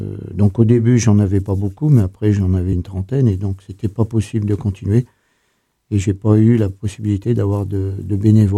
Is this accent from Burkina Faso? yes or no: no; Montluçon, Auvergne-Rhône-Alpes, France; je suis de Montluçon